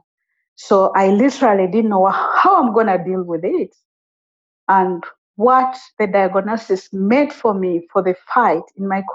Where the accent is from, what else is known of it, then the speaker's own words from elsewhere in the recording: Uganda; definitely the place where to raise my son was my home country, and that was Uganda.